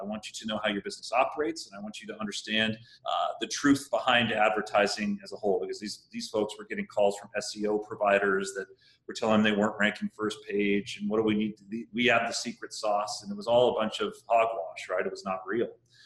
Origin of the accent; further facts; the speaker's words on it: San Francisco, California, United States; also born or lived in Colorado; born and raised in San Francisco, so I think you could say tech's in my blood. And I spent the second half growing up in Colorado